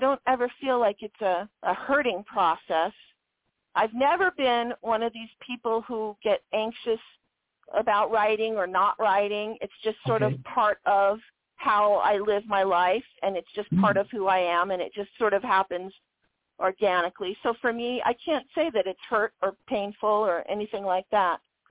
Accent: Long Beach, California, United States; I grew up in Long Beach and I spent most afternoons after school at the library.

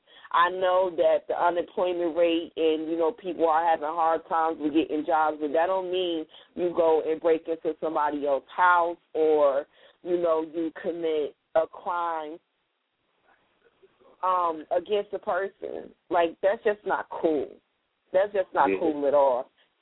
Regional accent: Detroit, Michigan, United States; Number two on the list is my hometown, Detroit, Michigan.

